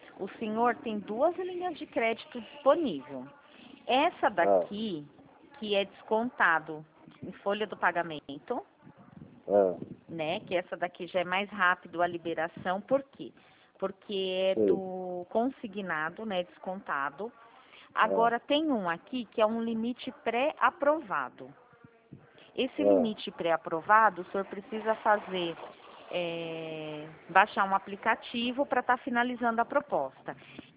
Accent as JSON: {"language": "Portuguese", "town": "Araraquara", "region": "São Paulo", "country": "Brazil", "said": "Não, não, sou de Araraquara."}